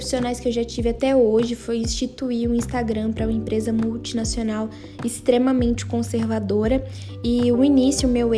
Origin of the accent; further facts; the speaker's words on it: Betim, Minas Gerais, Brazil; Eu tenho 21 anos, sou mineira, nascida e criada na periferia de Betim.